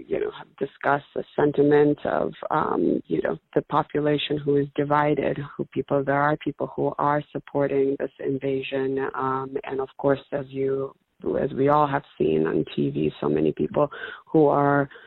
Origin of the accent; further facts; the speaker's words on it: Russia; now in Boston, United States; I live in the Boston area. Originally, I'm from Russia and also have relatives in Ukraine, as my grandmother was Ukrainian, so I used to spend time there as well when I was younger.